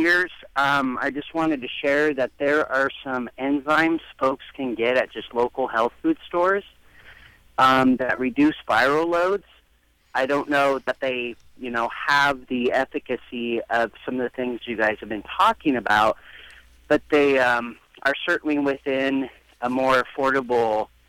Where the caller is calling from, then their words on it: Salem, United States; Hi, I've been listening to you guys. I'm calling from Salem.